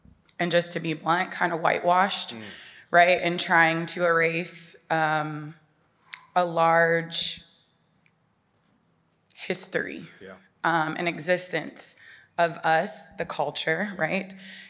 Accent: Akron, Ohio, United States; now in Cincinnati, United States; I live in Cincinnati, but I'm from Akron, Ohio.

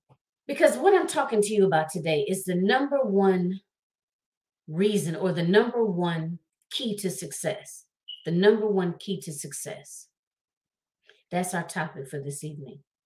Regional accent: Michigan, United States; So I was born, or shall I say, I was born and raised in Michigan. I grew up in a two-parent household.

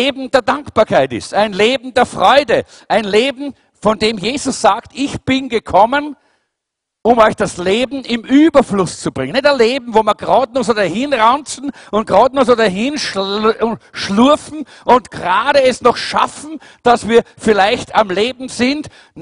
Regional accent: Kazakhstan; also born or lived in Kyrgyzstan; now in Germany; Leute, wir kommen aus Kasachstan und aus Kirgisistan. Wir wissen, was Armut heißt.

